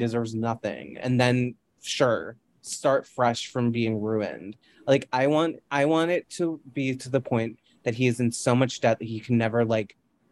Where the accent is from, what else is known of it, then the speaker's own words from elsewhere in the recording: Canada; And I'm Canadian.